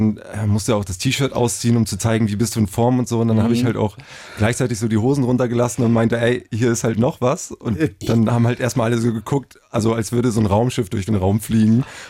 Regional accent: Germany; sorry, ich bin Deutscher

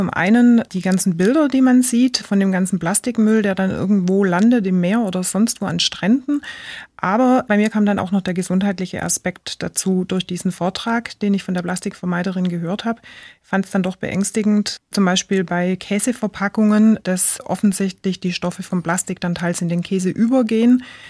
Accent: Baden-Württemberg, Germany; Wir sind auf der Schwäbischen Alb aufgewachsen in einem kleinen Kuhkaff und waren da sehr, sehr viel draußen, ja.

